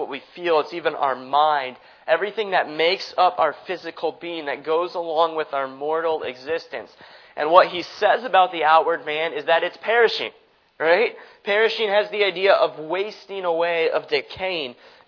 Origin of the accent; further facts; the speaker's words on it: Greenville, South Carolina, United States; We come from the Greenville, South Carolina area. If you know anything about the Greenville, South Carolina area, you know it's right smack in the middle of the Bible Belt